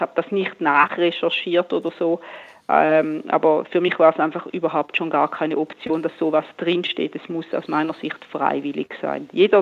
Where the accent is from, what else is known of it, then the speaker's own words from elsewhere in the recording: Switzerland; Bei uns in der Schweiz kann man ja sehr viel zum Glück mitbestimmen in der Politik